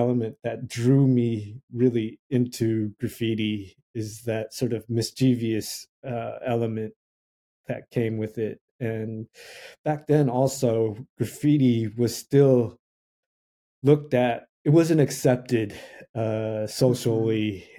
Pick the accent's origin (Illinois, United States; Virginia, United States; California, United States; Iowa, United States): California, United States; Los Angeles; I mean, I was aware of it growing up in Boyle Heights. There was a lot of street gang graffiti surrounding everywhere I went in my neighborhood.